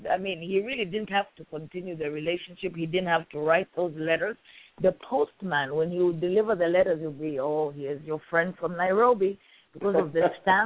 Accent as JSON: {"language": "English", "country": "Zambia", "also_born_or_lived": "Kenya", "said": "I'm from Southern Africa, Zambia."}